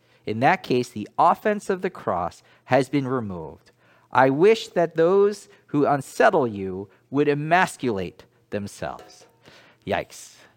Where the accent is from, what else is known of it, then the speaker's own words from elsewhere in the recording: Hong Kong; accent: British; now in United States; So I grew up in Hong Kong when it was still a British colony, and I attended a British secondary school. And yes, actually, before I came to the U.S., I had a British accent.